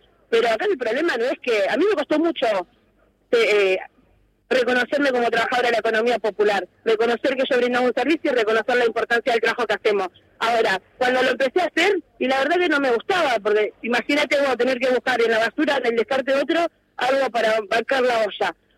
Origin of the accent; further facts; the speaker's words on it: Villa Fiorito, Buenos Aires Province, Argentina; yo no me mudé, yo nací, vivo en Villa Fierito, no tengo ninguna intención de irme